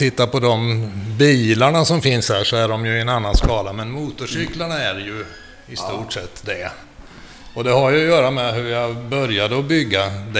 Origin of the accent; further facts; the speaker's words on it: Linköping, Östergötland, Sweden; Det där är hemma i Linköping på Banergatan där jag bodde som liten.